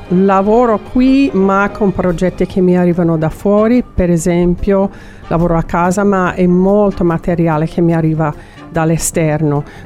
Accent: Seattle, Washington, United States; Italian is a second language; moved away as an adult; also born or lived in New York; now in Italy; Allora, io sono statunitense, sono della zona di Seattle, però sono venuta via piuttosto giovane, 19 anni, sono stata 8 anni a New York

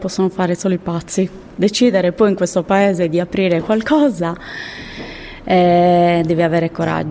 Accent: Nughedu Santa Vittoria, Sardinia, Italy; sono di Nughedu, Santa Vittoria, e ho un'attività da un anno quasi

